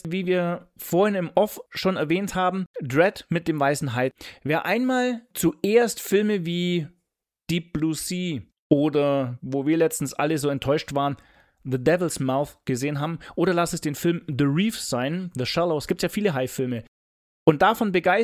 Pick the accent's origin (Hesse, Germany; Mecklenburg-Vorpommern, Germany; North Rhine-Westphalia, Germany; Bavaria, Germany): Bavaria, Germany; Augsburg; wir sind aus Augsburg.